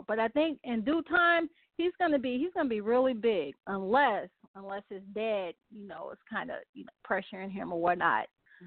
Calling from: Racine, Wisconsin, United States; I am calling from Racine, Wisconsin.

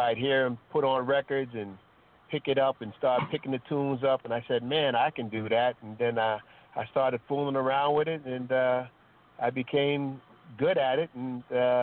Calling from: North Carolina, United States; I'm calling from North Carolina.

